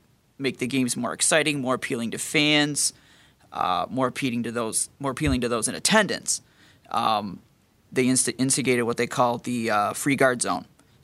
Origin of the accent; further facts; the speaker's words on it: Detroit, Michigan, United States; Well, when I grew up – I grew up in the Detroit area